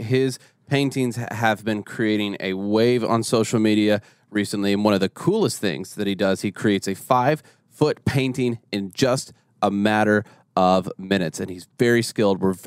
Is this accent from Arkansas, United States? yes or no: no; Kentucky, United States; No, I'm from Kentucky